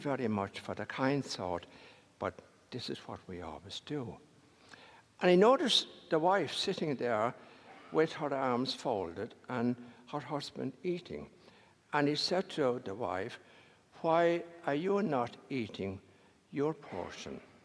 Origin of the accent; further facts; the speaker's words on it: Ireland; moved away; I was born all those years ago in Ireland. And I grew up in Ireland after the Second World War.